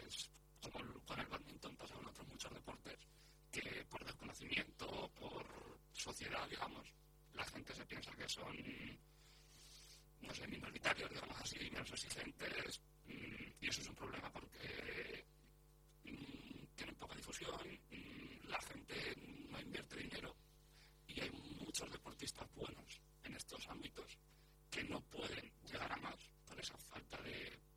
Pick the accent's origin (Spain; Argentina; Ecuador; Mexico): Spain; Ciudad Real, Castilla-La Mancha; yo soy de lejos, de Ciudad Real, y yo allí jugaba en plan amateur y demás